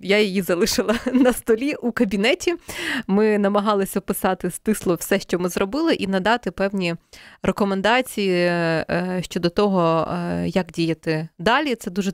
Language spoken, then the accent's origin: Ukrainian; Ladyzhyn, Vinnytsia Oblast, Ukraine; це не 36 тисяч, наприклад, в моєму рідному містечку Латижин.